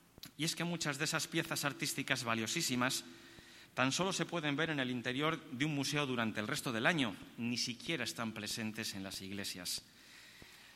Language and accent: Spanish; Valladolid, Castile and León, Spain; Somos muchos los vallisoletanos que la sentimos como nuestra, aunque no seamos cofrades.